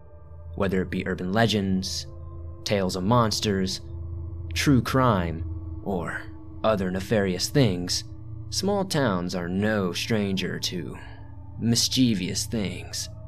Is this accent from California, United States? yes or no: no; Chicago, Illinois, United States; now in Utah, United States; Now, I was born and raised in Chicago, but I am an avid outdoorsman and hunter. I have lived in Utah since 1990.